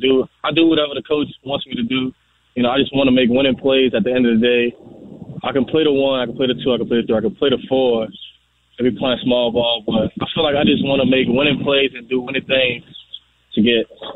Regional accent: New Orleans, Louisiana, United States; You know, I'm from New Orleans. I'm at the bottom of the map.

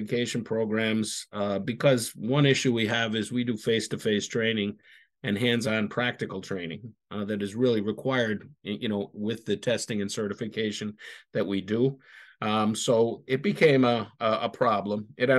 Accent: Scranton, Pennsylvania, United States; I'm from Scranton, Pennsylvania. I became an apprentice plumber in 1978

